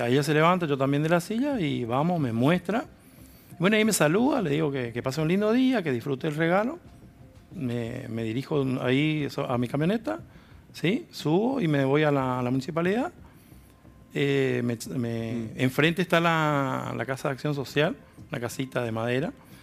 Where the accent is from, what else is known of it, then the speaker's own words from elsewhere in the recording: Caraguatay, Cordillera, Paraguay; Creo que todo Caraguatay me conoce porque soy nacido y criado en la casa que vivo hoy. Nací con una partera.